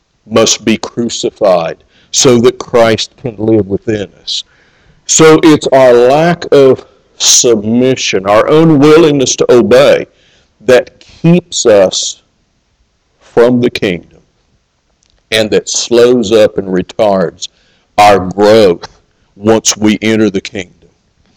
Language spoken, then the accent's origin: English; Kentucky, United States; moved away; I moved here from Kentucky, and horses in Kentucky were sometimes bought and sold for millions of dollars.